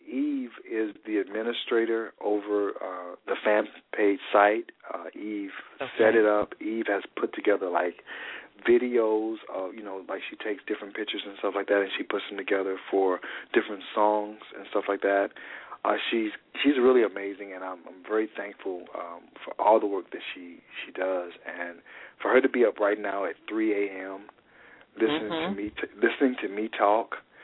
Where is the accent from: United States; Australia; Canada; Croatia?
United States; Chicago, Illinois; born there; I mean, I was born in Chicago